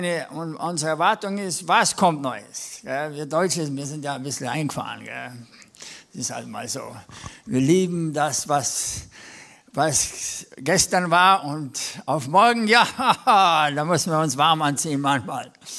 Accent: Texas, United States; Ich komme aus Texas.

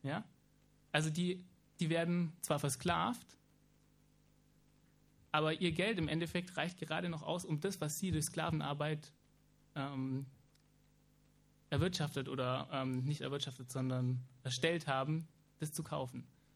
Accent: Germany; ganz besonders als Deutsche. Wir hier in unserer Region zum Beispiel, wir profitieren auch ganz viel davon, dass Waffen exportiert werden.

